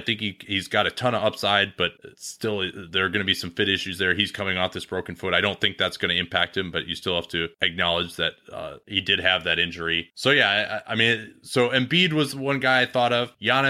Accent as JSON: {"language": "English", "town": "Chicago", "region": "Illinois", "country": "United States", "tie": "born or raised there", "lives_now": "California, United States", "said": "I was back in the Chicago area, my hometown, over Thanksgiving."}